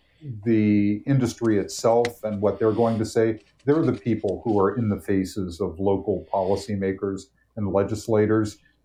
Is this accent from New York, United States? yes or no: no; Wheeling, West Virginia, United States; I mean, my hometown of Wheeling has less than half the population it had when I was born there in the mid-1950s.